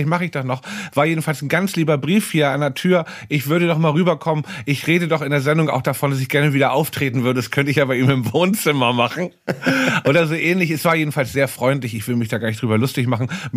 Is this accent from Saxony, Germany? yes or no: no; Berlin, Germany; Das kennt man als Berliner.